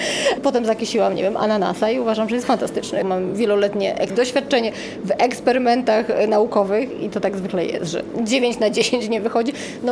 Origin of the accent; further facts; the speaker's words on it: Gdańsk, Pomeranian Voivodeship, Poland; wróciłam do Gdańska, jestem z Gdańska, mam tutaj również przyjaciół